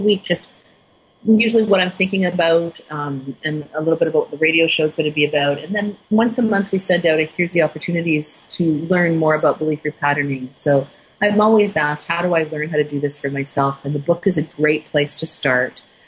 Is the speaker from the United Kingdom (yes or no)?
no; Canada; Yes, I'm Canadian.